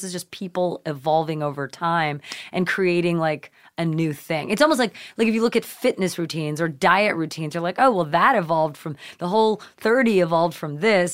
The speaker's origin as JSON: {"language": "English", "region": "Nova Scotia", "country": "Canada", "tie": "born or raised there", "said": "growing up in Canada, which is where I was born, you know, we lived in Nova Scotia. So it's like super like Canadian Maine, very mm-hmm. white, very rural, small town on the ocean."}